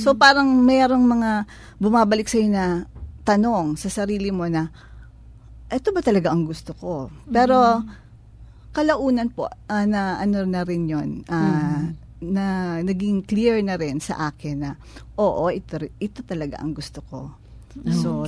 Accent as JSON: {"language": "Tagalog", "region": "Bicol Region", "country": "Philippines", "said": "doon sa probinsya namin, taga Bicol po ako eh."}